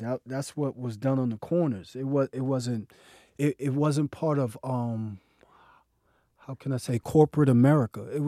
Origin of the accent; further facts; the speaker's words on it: New York City, New York, United States; I'm from the Upper West Side, Manhattan, uh-huh. 85th Street.